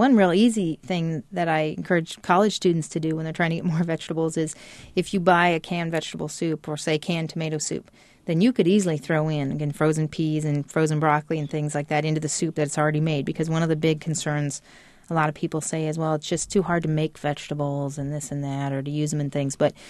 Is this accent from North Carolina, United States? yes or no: no; Iowa, United States; I mean, I grew up in Iowa in a small farming community, and I knew some of the farmers I knew were trying to do things without as many chemicals, and some weren't.